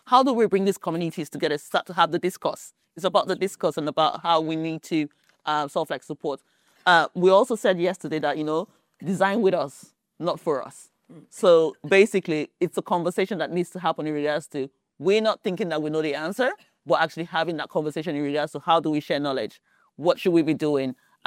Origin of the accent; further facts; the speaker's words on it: Nigeria; so I'm originally from Nigeria.